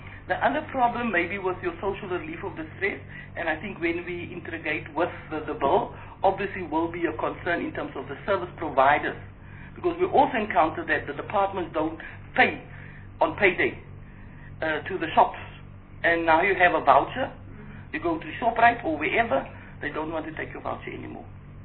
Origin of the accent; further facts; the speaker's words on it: Western Cape, South Africa; I'm from the Western Cape